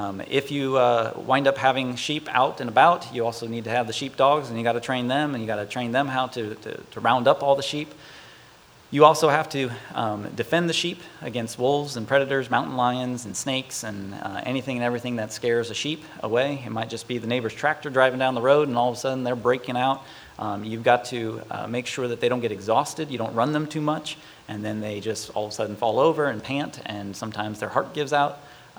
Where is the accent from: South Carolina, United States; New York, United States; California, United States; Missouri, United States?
Missouri, United States; St. Louis; born there; also born or lived in Texas; I was a missionary's kid. I was born in St. Louis. I spent time down in the Austin, Blanco area.